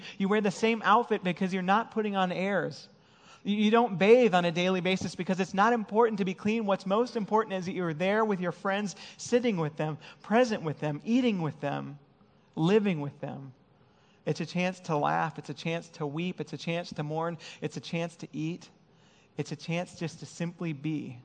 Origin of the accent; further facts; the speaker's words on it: Detroit, Michigan, United States; most of my friends growing up in Detroit were Jewish